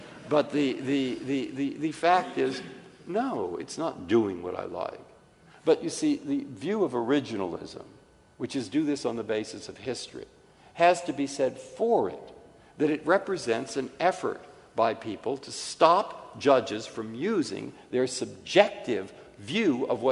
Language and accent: English; San Francisco, California, United States; born there; also born or lived in Massachusetts; I was born in San Francisco. I lived most of my life in Massachusetts.